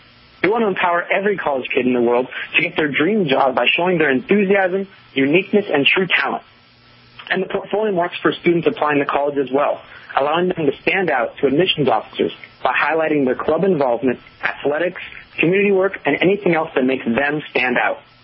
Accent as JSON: {"language": "English", "town": "Los Angeles", "region": "California", "country": "United States", "tie": "born or raised there", "said": "I grew up in Los Angeles and received my engineering degree at UC San Diego in 2008"}